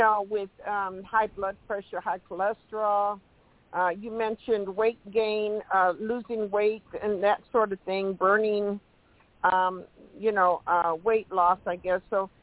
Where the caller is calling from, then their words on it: Michigan, United States; I'm calling you from Michigan.